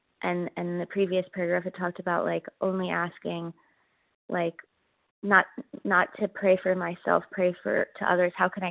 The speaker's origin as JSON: {"language": "English", "region": "Pennsylvania", "country": "United States", "said": "I'm from Pennsylvania, but I just relocated to Southern California."}